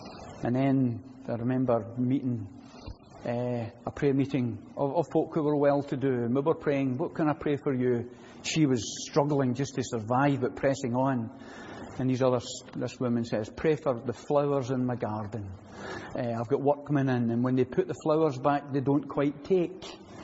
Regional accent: Glasgow, Scotland, United Kingdom; I never tell folk I come from Springburn in Glasgow.

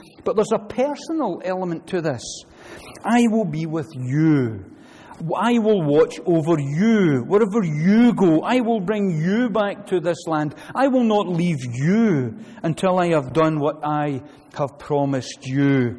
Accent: Glasgow, Scotland, United Kingdom; born there; I was born in Glasgow in 2000 and whenever.

